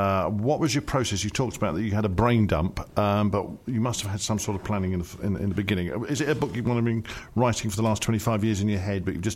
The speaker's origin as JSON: {"language": "English", "country": "United Kingdom", "said": "Over here, we're British."}